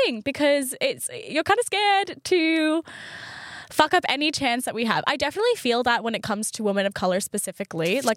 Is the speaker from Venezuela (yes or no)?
no; Australia; Wait, do I like being Australian?